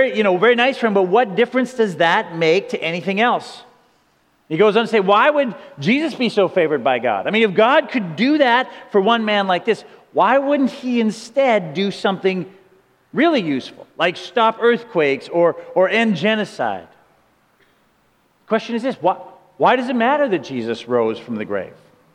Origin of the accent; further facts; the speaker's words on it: Alberta, Canada; moved away; I grew up in Alberta. We couldn't have fireworks. And so I moved out here.